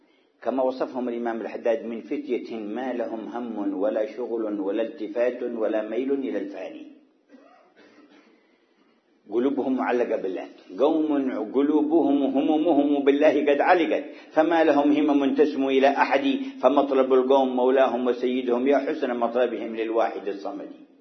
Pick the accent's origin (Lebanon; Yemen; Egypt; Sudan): Yemen; Hadramaut; وكانوا يضربون المثل عندنا في حضرموت